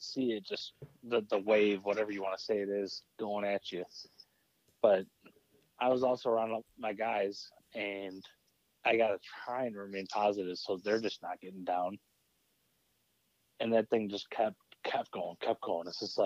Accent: Rochester, United States; He's from my hometown of Rochester

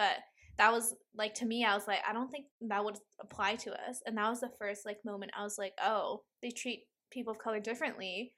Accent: Hong Kong; That I'm like, oh, I'm from Hong Kong. And they're like, oh, wow, your English is so good.

